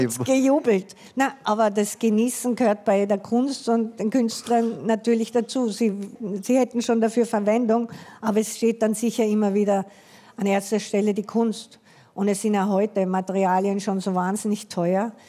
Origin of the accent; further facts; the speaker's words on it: Salzburg, Austria; born there; ich bin in Salzburg geboren